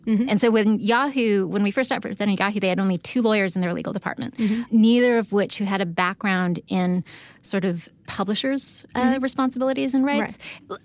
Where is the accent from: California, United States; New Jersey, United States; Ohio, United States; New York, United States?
California, United States; San Diego; No, I'm from San Diego